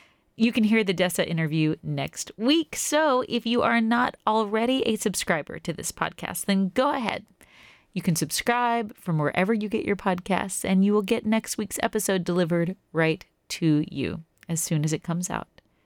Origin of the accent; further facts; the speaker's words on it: Little Rock, Arkansas, United States; But for me, it's a big deal because I, too, am from Arkansas. I grew up in Little Rock. Searcy's, like, an hour away.